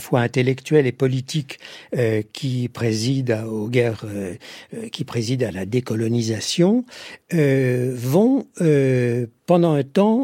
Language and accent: French; France; par exemple chez nous, en France, la figure du Vietnam, la figure du combattant vietnamien et de ceux qui l'aident, est une figure très fortement héroïsée.